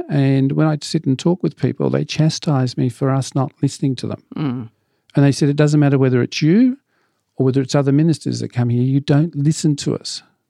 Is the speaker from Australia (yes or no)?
yes; Western Australia, Australia; the Western Australia, who was my home state and is conservative